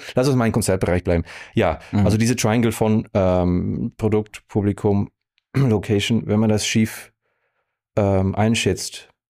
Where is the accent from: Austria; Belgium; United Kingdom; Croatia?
Belgium; now in Munich, Germany; Als Belgier in München gelandet, segeln und Skifahren.